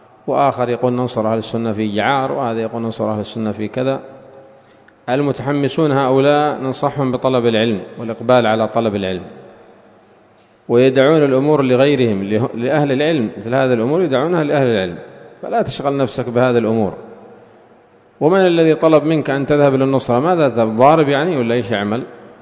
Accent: Aden, Yemen; عندنا في عدن فرقة يتزعمون مسألة تغيير المنكر

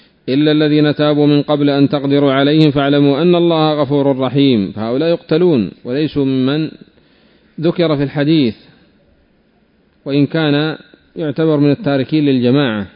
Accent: Yemen; يعني مثلا أنت، خاصة عندنا في اليمن، يقتل القاتل عمدا عدوانا ويجلس في السجن 10 سنين ويخرج براءة ربما بعض الأحيان.

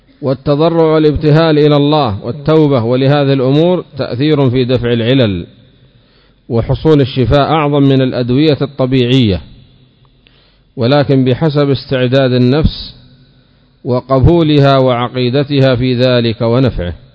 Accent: Yemen; وهذا عندنا في اليمن قليل ضعيف

